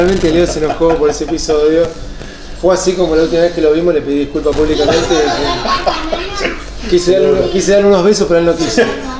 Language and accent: Spanish; Buenos Aires, Argentina; Yo soy bonaerense.